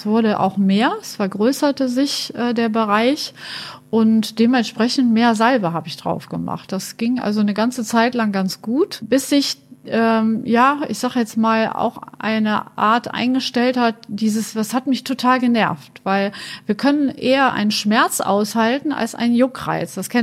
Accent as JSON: {"language": "German", "town": "Munich", "region": "Bavaria", "country": "Germany", "tie": "born there", "said": "ich bin jetzt 54 Jahre alt und bin in München geboren und lebe aber seit Urzeiten in Düsseldorf und fühle mich auch als Düsseldorfer."}